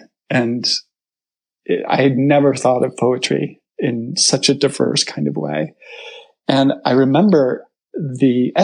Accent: Connecticut, United States; also born or lived in New York; now in California, United States; no, I grew up in Connecticut.

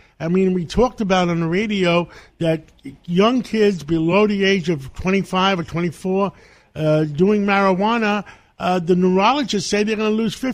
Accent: Harlem, New York, United States; you grew up in East Harlem, I grew up in West Harlem.

